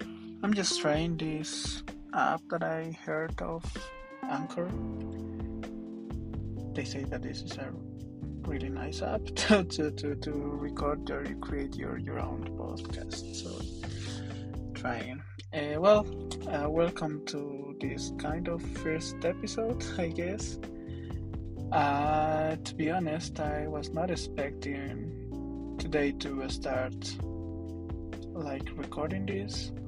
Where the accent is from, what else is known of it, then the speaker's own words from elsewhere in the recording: La Paz, Bolivia; I'm from La Paz, Bolivia. That's in South America, if you don't know.